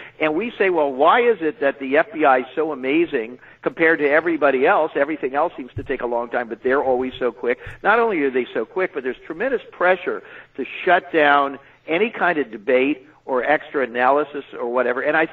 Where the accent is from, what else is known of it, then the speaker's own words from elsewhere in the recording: California, United States; I remember coming to New York as a Californian